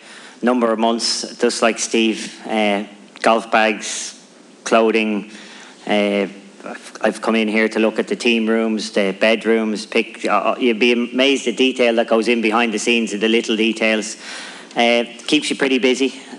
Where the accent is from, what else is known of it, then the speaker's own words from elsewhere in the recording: Ireland; we had a lovely Ryder Cup in 2006 when we won in Ireland, because it was in my home state